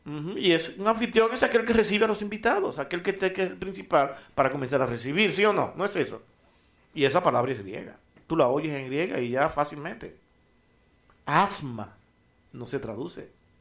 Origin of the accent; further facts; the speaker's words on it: Dominican Republic; Y cuando llega otro dominicano aquí nuevo, dice, pero ¿cómo que se dice eso allá? Siendo nosotros dominicanos y no entendemos cómo hablan.